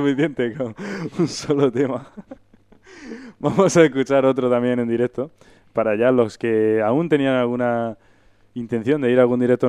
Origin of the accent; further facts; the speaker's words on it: Region of Murcia, Spain; somos de Murcia y en Murcia hay más rockeros que...